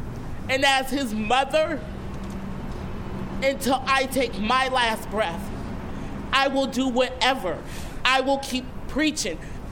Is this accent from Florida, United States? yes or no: no; Bloomington, Illinois, United States; I'm 42 years old. Born and raised in Bloomington, Illinois. I was born at Brokaw.